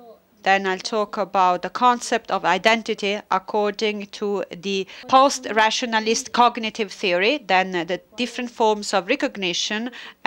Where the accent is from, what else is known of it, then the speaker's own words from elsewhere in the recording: Uruguay; English is a second language; now in Argentina; I'm from Uruguay, but I live in Argentina.